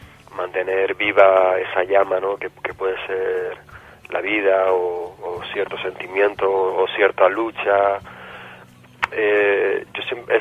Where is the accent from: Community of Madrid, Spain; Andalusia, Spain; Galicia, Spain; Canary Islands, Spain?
Canary Islands, Spain; Tenerife; now in Gran Canaria, Spain; Yo actualmente resido en la isla de Gran Canaria, aunque soy natural de Tenerife.